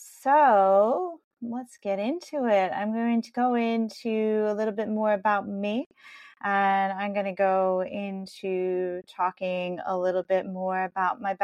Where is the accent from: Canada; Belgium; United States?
United States; Nanticoke, Pennsylvania; I am from Pennsylvania in the United States. I grew up in a small town near the Wilkes-Barre-Scranton area called Nanticoke.